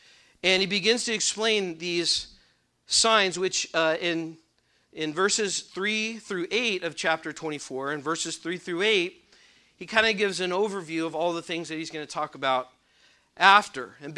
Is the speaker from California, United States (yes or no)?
yes; California, United States; I've never seen fire like that, and I'm from California.